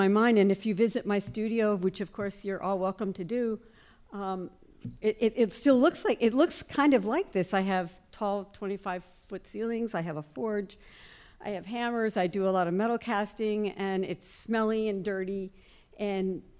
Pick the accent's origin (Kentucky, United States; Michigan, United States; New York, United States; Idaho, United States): Michigan, United States; Detroit; The first one was I grew up in Detroit, which as you all know is the center of automobile manufacturing.